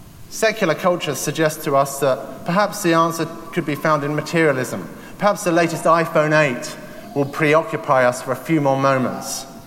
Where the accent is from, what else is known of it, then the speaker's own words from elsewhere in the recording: England, United Kingdom; After all, I'm English.